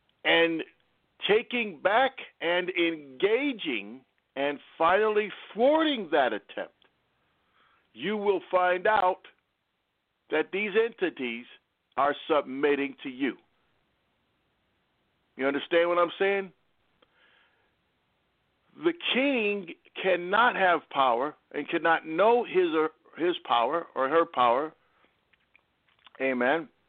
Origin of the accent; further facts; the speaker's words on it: Australia; I'm from Australia.